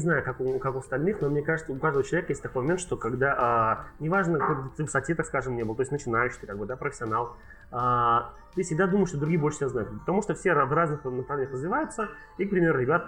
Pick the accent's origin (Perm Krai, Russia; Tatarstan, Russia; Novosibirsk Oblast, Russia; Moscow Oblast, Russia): Tatarstan, Russia; Ну, родился я в поселке недалеко от Казани, то есть в Татарстане, опять-таки. То есть там я вырос